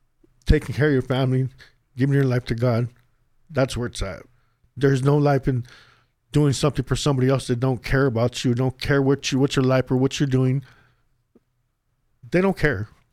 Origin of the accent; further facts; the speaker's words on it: Indio, California, United States; also born or lived in Coachella; because it was in the Coachella Valley, and growing up in Indio and Coachella.